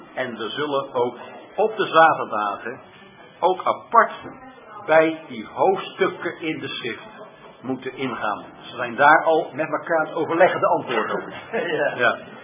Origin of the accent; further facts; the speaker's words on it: Netherlands; wij zijn Nederlanders, hè, we zijn tegenwoordig met vakanties, trekken we heel de wereld over.